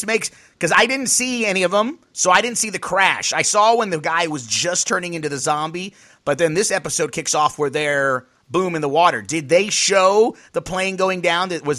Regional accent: Miami, Florida, United States; Like, I'm from Miami. I'm so cool. 305.

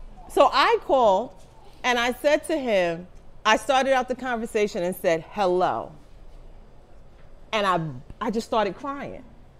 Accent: New York City, New York, United States; I grew up in Harlem, I grew up in Polo Grounds

